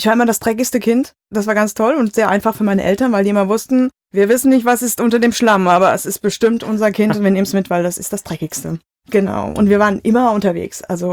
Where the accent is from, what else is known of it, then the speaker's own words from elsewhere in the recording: Mainz, Rhineland-Palatinate, Germany; In Hechtsheim.